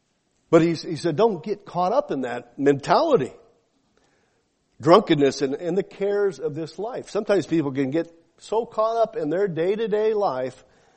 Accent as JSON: {"language": "English", "town": "Roland", "region": "Oklahoma", "country": "United States", "tie": "born or raised there", "said": "I came from Roland, Oklahoma, the culture capital of the world there. It's really one of those high class places. I think in my graduating class there were 65 that were there."}